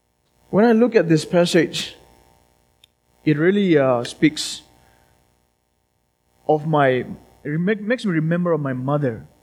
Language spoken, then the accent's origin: English; India; And I look at, I'm from India